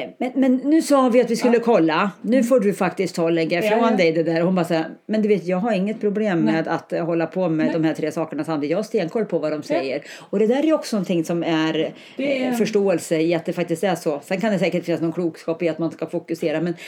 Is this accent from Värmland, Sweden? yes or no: yes; Karlstad, Värmland, Sweden; för jag har inte spenderat en sommar hemma i Karlstad sedan jag flyttade.